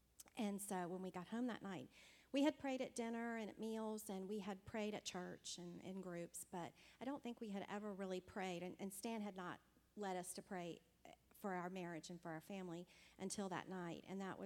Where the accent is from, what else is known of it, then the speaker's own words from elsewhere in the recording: Virginia, United States; born there; I was born here in Virginia